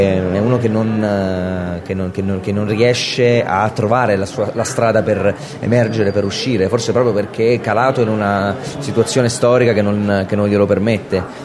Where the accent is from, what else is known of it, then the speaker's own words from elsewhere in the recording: Pescara, Abruzzo, Italy; facevo un corso di teatro a Pescara, che è la mia città natale